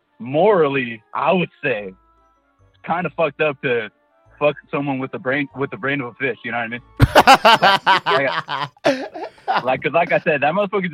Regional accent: Riverside, California, United States; I'm from, Cali. Okay. That's all. From Mobile, actually, around Riverside.

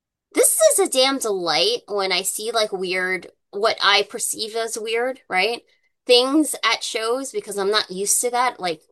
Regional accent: United States; Yeah, I guess that's like the dumb American in me, right?

